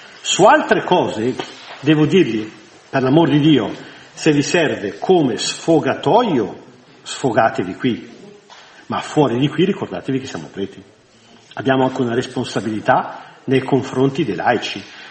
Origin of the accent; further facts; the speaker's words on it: Bellano, Lombardy, Italy; Quando ero bambino, io sono di Bellano.